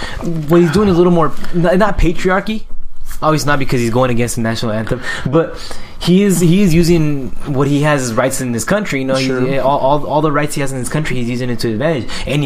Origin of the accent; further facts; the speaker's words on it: United States; You know, my culture and stuff, but to me, man, like, I'm American.